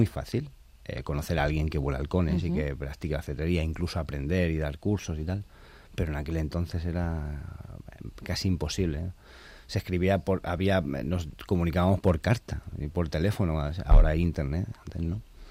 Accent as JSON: {"language": "Spanish", "town": "Madrid", "region": "Community of Madrid", "country": "Spain", "tie": "born or raised there", "said": "Barrio humilde, un barrio en Peña Grande, y donde, claro, pues había casitas bajas"}